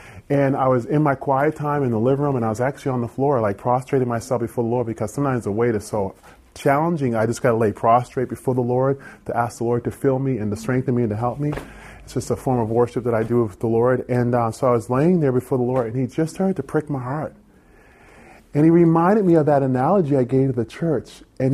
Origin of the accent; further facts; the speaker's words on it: Canada; As I was telling you guys, I'm from Canada.